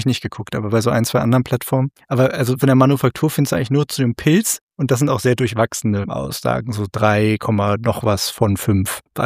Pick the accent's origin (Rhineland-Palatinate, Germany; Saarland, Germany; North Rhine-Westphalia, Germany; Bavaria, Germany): Bavaria, Germany; ich bin Franke geborener.